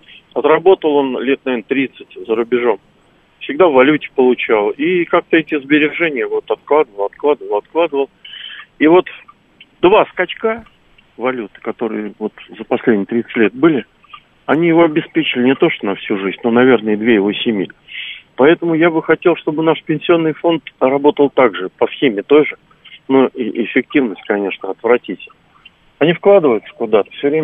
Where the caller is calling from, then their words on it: Moscow, Russia; я из Москвы.